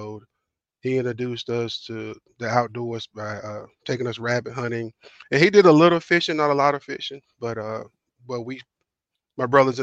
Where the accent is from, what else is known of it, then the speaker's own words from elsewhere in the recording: West Point, Mississippi, United States; now in South Haven, United States; I am originally from the Mississippi, West Point, Mississippi area, and now I kind of reside in South Haven, Mississippi, just outside of the Memphis area.